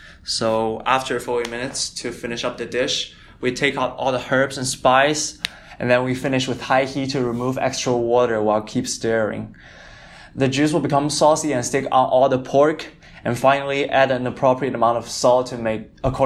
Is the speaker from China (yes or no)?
yes; China; Since I'm from China